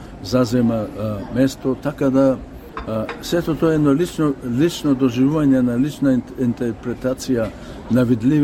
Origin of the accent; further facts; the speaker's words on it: Bitola, Pelagonia, North Macedonia; а сепак ние сме од Битола, јас сум од Битола. To мене ми е гнездото, то мене ми е седелото.